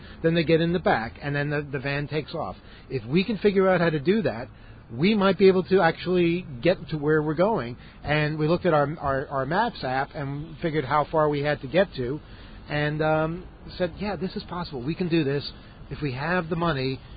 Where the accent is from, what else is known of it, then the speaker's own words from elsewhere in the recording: New York, United States; I just said I'm from New York, and you're from Seattle